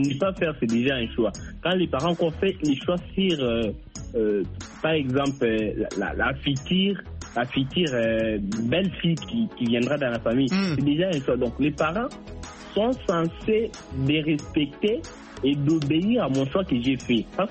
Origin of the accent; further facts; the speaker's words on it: Kasaï, DR Congo; moi je suis du Kassai.